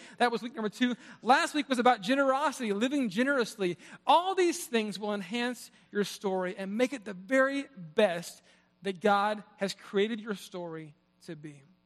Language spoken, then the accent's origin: English; Oregon, United States; So many of you know that I grew up in the Northwest in a small town in Oregon, and I love Oregon